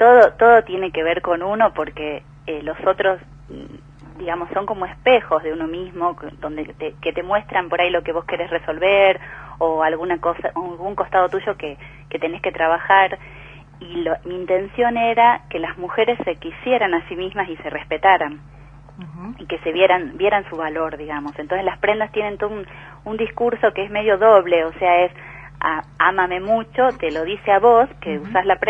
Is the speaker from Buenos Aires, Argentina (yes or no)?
yes; Buenos Aires, Argentina; born there; mis ancestros, que casualmente eran salteños, porque yo soy nacida en Buenos Aires en realidad, pero mi abuela es salteña